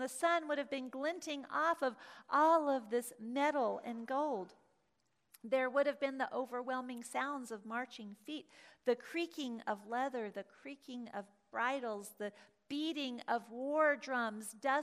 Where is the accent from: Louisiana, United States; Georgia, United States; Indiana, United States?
Georgia, United States; Atlanta; now in Blue Springs, United States; Growing up in Atlanta, I don't think I ever went to a parade.